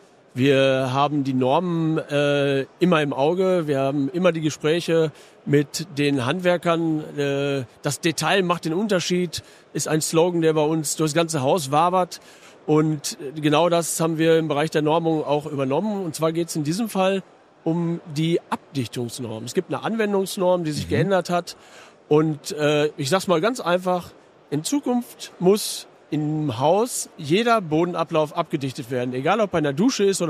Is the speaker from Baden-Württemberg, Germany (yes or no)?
no; North Rhine-Westphalia, Germany; wir sind aus dem Sauerland